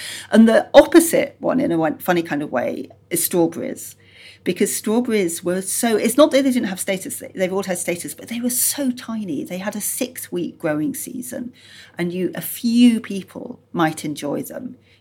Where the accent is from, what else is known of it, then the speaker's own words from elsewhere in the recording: Yorkshire and the Humber, United Kingdom; And I grew up in Yorkshire, and I remember as a child learning that the Yorkshire pudding was invented to fill up the kids